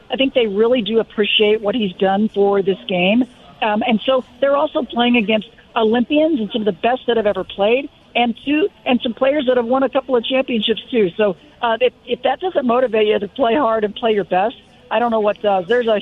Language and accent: English; Indiana, United States; And I am from Indiana originally.